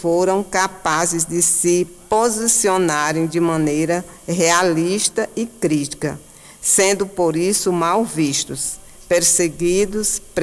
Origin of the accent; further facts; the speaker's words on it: Picos, Piauí, Brazil; gostaria de dar uma boa noite para a minha cidade natal, Picos. Eu sou picoense